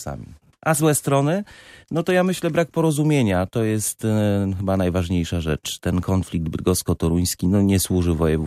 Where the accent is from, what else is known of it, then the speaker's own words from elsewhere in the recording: Kuyavian-Pomeranian Voivodeship, Poland; born there; Urodziłem się w województwie toruńskim. zdaje się, tak, wtedy było toruńskie, a dziś mamy kujawsko-pomorskie.